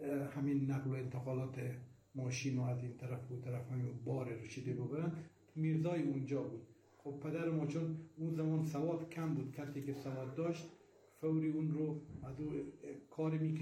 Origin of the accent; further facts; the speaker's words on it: Herat, Afghanistan; ما متولد 1338 در شهر هرات، در خود شهر هرات متولد شدم و دوران کودکی